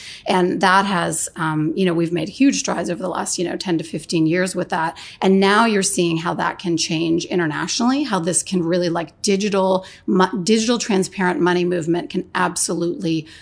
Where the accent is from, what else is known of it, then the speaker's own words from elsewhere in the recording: Canada; now in United States; I live in the U.S. now. I'm Canadian, but I live in the U.S.